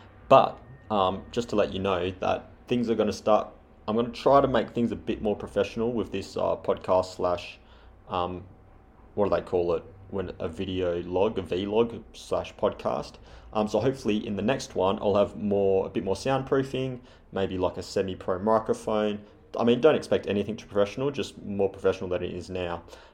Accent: Australia; accent: Australian; My Australian accent probably messed that up.

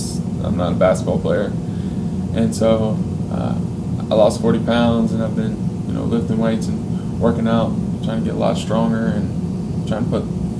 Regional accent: Pensacola, Florida, United States; also born or lived in Atlanta; I was born in Atlanta, Georgia, and I only lived there for about 6 years, and then I moved down to Pensacola, Florida, where my dad is a pastor

